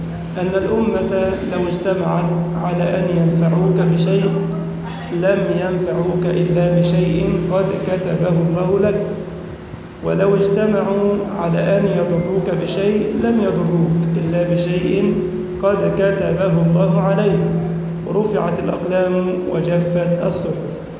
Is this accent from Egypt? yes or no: yes; Egypt; اللهم اجعل بلدنا مصر سخاء رخاء وسائر بلاد المسلمين.